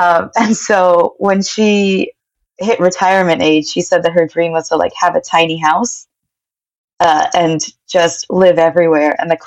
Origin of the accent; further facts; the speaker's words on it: Mays Landing, New Jersey, United States; also born or lived in Atlantic City, United States / Egypt; I was born in South Jersey. So I'll say names. I was born in Atlantic City and I lived there for a couple of years before moving to Mays Landing. I spent a lot of time in Mays Landing, Port Public, like that area.